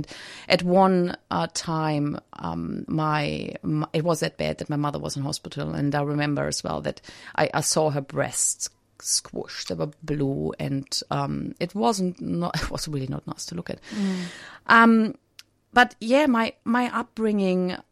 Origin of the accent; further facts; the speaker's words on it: Germany; I grew up in Germany